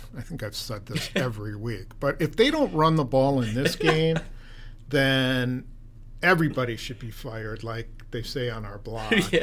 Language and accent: English; Wisconsin, United States; accent: Wisconsin; I was calling him Equanimeous just because I'm from Wisconsin and I have a bad Wisconsin accent, I'm sure.